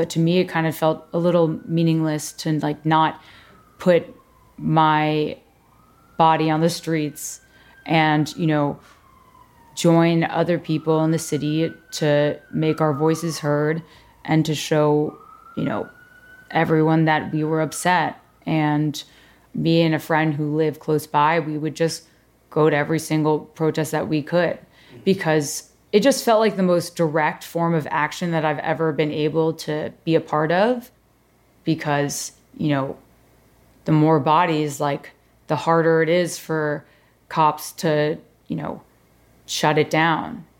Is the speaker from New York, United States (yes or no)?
yes; New York, United States; I'm from New York.